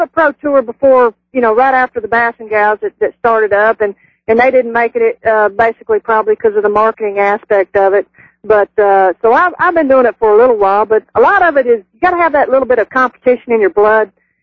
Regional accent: Texas, United States; now in Tennessee, United States; Actually, if you want to know the honest truth, I'm originally from Texas. When I retired out of Fort Campbell, Kentucky, you know, I landed in Tennessee

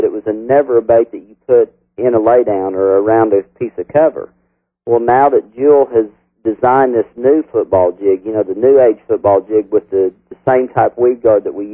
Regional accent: Missouri, United States; I grew up in Missouri, in the southern part of Missouri, outside Branson on Table Rock Lake.

